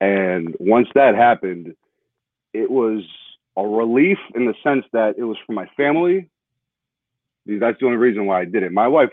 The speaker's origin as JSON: {"language": "English", "region": "New York", "country": "United States", "said": "I'm from New York, so I'm a huge Knicks fan growing up."}